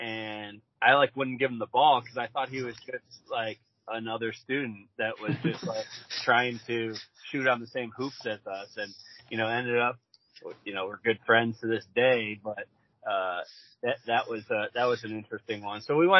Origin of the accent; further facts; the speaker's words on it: Indiana, United States; I grew up in Indiana where there were high school gyms bigger than Loyola's gym that seated more.